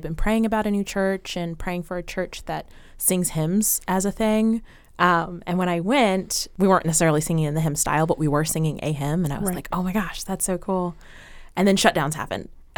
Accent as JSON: {"language": "English", "town": "Virginia Beach", "region": "Virginia", "country": "United States", "tie": "born or raised there", "said": "I grew up in Virginia Beach, in the Kempsville area."}